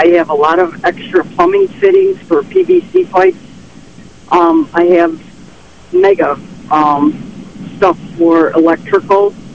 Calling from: Batavia, New York, United States; calling from Batavia, New York.

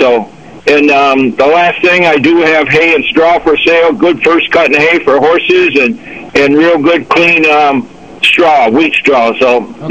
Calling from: West Sparta, New York, United States; Jimmy, I'm calling from the Tuscarora, West Sparta area.

